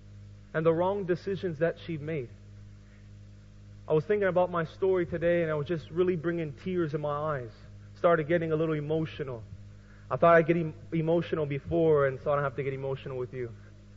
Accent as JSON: {"language": "English", "town": "San Jose", "region": "California", "country": "United States", "tie": "born there", "said": "I was the 8th child. I was born in San Jose, California."}